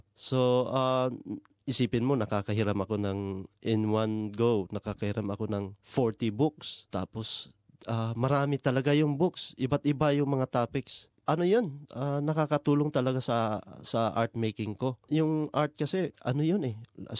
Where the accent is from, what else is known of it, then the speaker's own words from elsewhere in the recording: Mindanao, Philippines; So, parang rin yun sa simbolo ng kung ano nangyayari dun sa amin sa Mindanao.